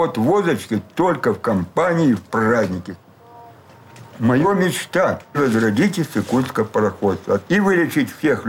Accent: Shymkent, Kazakhstan; born there; also born or lived in Leningrad; Я родился в Чимкенте, уехал в Ленинград, где закончил с отличием Институт инженеров водного транспорта.

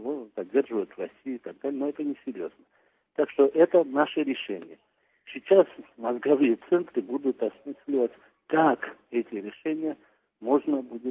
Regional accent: Georgia; Но мы грузины, мы будем стремиться в Европу.

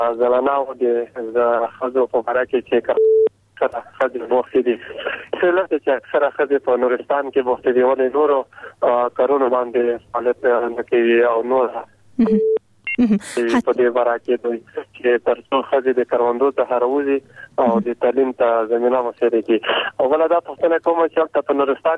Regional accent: Jalalabad, Nangarhar, Afghanistan; ما د جلال آباد نه

